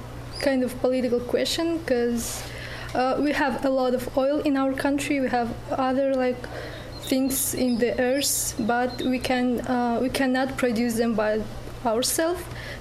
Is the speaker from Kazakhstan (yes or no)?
yes; Astana, Kazakhstan; English is a second language; I'm from the capital city, Astana. Astana. Capital.